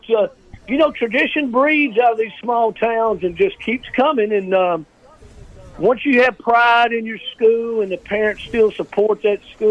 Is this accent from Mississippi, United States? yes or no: yes; Indianola, Mississippi, United States; I'm from Indianola, man. I lived in the Delta for 30 years.